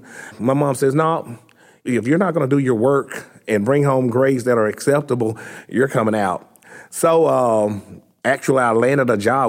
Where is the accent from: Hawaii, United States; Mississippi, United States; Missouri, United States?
Mississippi, United States; Okolona; I was born here in Okolona, Mississippi at the Okolona Community Hospital.